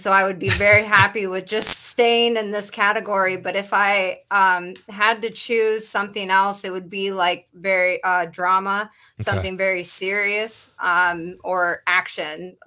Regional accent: Sault Ste. Marie, Michigan, United States; also born or lived in Tampa Bay area; So I was born and raised here in Sault Ste. Marie. I moved away to the Tampa Bay area for a little while and ended up coming home to raise my family

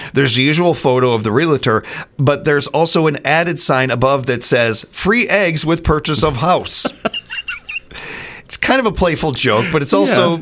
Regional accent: United States; I grew up on the South Side. I don't care. All the class of the world ain't gonna get that out of my system.

